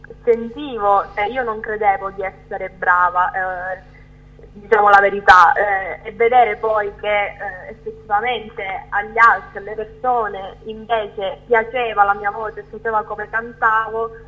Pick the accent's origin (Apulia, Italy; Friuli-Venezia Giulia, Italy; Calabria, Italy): Calabria, Italy; ho 18 anni e vengo dalla Calabria, in un paesino in provincia di Cosenza.